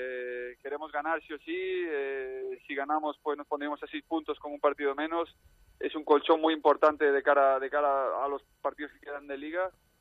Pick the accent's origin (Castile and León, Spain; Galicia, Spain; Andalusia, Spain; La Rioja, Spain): Galicia, Spain; Pontevedra; jugar en mi tierra, ¿no?, en Pontevedra, casi al lado de Vigo, hubiera sido bonito